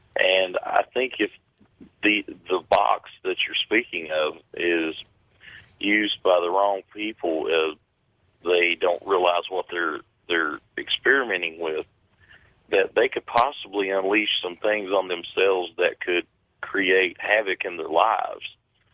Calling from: Kentucky, United States; I'm calling from Kentucky

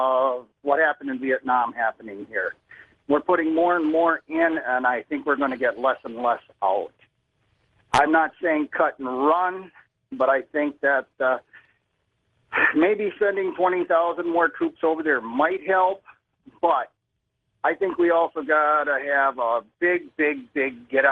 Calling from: Marion, Wisconsin, United States; I'm from Marion, Wisconsin, and I listen to you almost every night.

